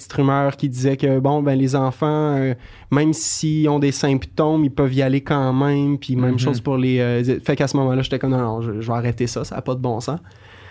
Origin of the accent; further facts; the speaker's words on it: Quebec, Canada; j'ai grandi en Beauce, puis en arrière de chez mes parents, c'est un grand terrain, ensuite une clôture, puis un champ dans des vallées avec des chevaux.